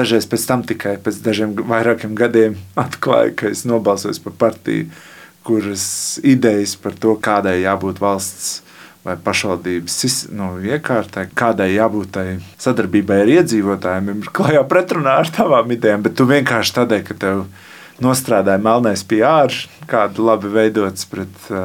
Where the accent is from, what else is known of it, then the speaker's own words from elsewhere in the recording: Riga, Latvia; born there; Jā, es esmu rīdzinieks un to arī darīšu.